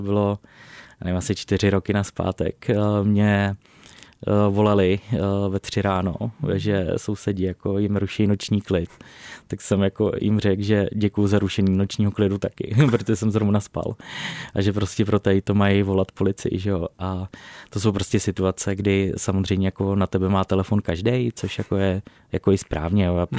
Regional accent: Tetín, Central Bohemian Region, Czechia; Od malička v Tetíně. Pak jsem byl chvilku v Hradci Králové, bydlel s přítelem asi 2 roky a pak jsme zjistili, že prostě ta vesnice a ten Tetín je pro nás jako asi lepší místo

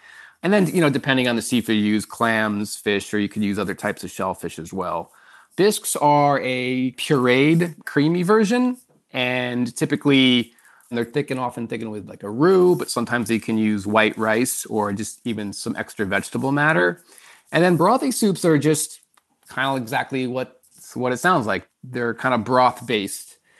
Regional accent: Port Jefferson, New York, United States; I grew up on Long Island, a little town called Port Jefferson on the North Shore.

